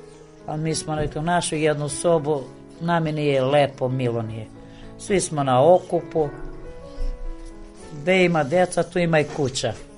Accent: Kosovo; Ja sam rođena na Kosovu, ovdje sam udata, ovdje živim

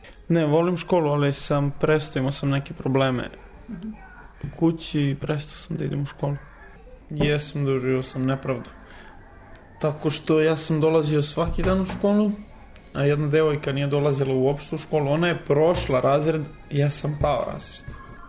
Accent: Ritopek, Belgrade, Serbia; Pa plivali smo na Adi, ali u Ritopeku dole ima Dunav. Kod nas dole ima plaža, lepo su uradili sve, ima skakavanica. Mada je dole malo rizično, ko ne zna da pliva, vuče voda. Ali ja sam dole odrastao

